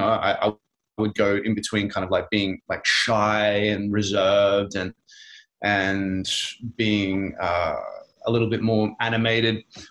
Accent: Brisbane, Queensland, Australia; born there; So I was born in Brisbane in Australia. It is about an hour and a half flight north of Sydney because most people know Sydney and Melbourne.

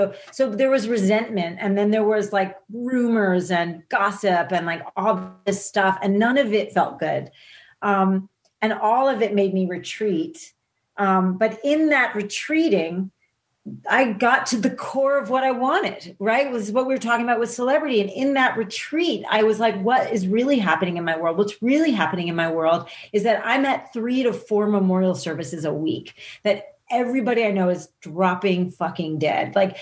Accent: New Jersey, United States; People I grew up with in New Jersey thought it was government hype

